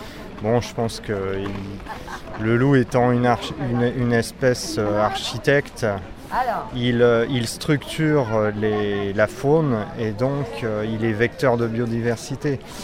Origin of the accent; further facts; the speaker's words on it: Valence, Auvergne-Rhône-Alpes, France; born there; je suis né à Valence